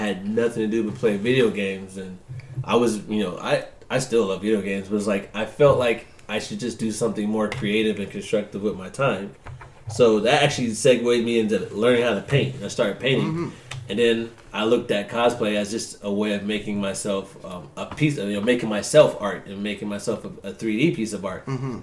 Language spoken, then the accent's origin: English; Hinesville, Georgia, United States; also born or lived in Atlanta, United States; No. If you weren't stationed on Fort Stewart, you wouldn't even know my hometown existed.